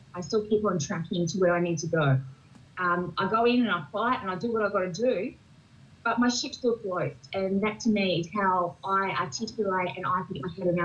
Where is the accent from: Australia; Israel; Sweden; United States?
Australia; Nowra, New South Wales; Third generation. My parents are Army. So all I have known and lived and breathed is the defense. So I joined up when I was 19 from Nowra, which is in the south coast of New South Wales.